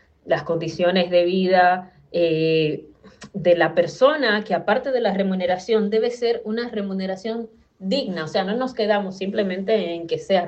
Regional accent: Dominican Republic; De República Dominicana.

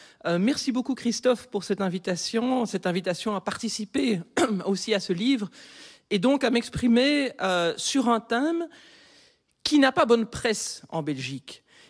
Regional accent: Switzerland; moved away; Par contre, quand on est Suisse de l'étranger, je peux vous dire que ça coûte 3 timbres prioritaires de participer à une votation.

